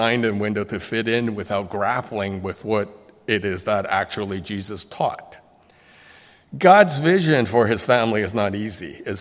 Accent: Hong Kong; But he also asked me why I came here. The moment I said I was from Hong Kong, he had this big smile on his face

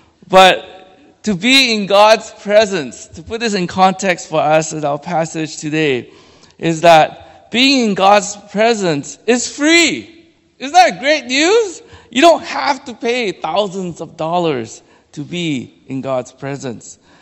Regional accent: Malaysia; But growing up in Malaysia, where I was born and raised

